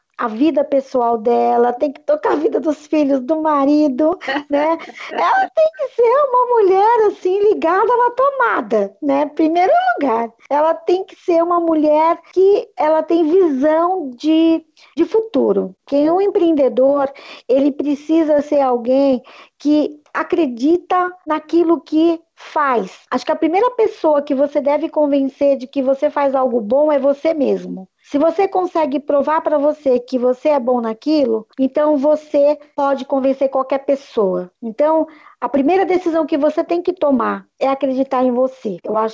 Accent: Santo André, São Paulo, Brazil; born there; Nasci aqui no ABC, em Santo André, São Caetano, nessa região gostosa aqui, uma cidade provinciana, com hábitos metropolitanos.

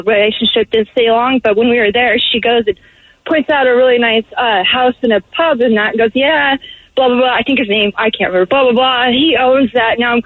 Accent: Washington, United States; Since we're from Washington, you know, we would play, hey, we took it

